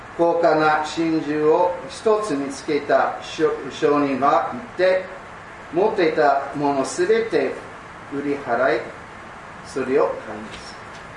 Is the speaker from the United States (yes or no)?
yes; United States; Japanese is a second language; moved away as an adult; now in Japan; イギリス、からではなく、 … 私はアメリカから来ました。イギリスからアメリカに渡って私は8代目です。そういうことでアメリカ人です。